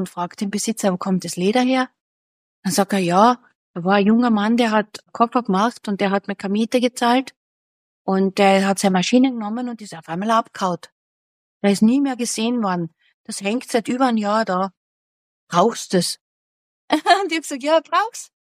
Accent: Villach, Carinthia, Austria; in Villach, in meiner Heimatstadt, einen kleinen Shop gemietet

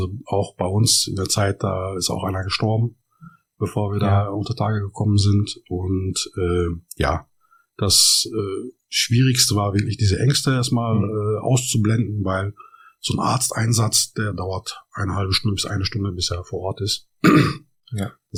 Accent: North Rhine-Westphalia, Germany; born there; ich bin im Ruhrgebiet geboren. Meine Eltern sind eingewandert aus der Türkei, wurden früher liebevoll Gastarbeiter genannt. Das heißt, ich bin Arbeiterkind

